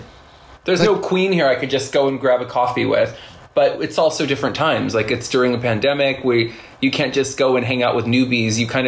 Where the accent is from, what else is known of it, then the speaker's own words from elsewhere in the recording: California, United States; I'm from California, so I do feel kind of that pull to return at one point.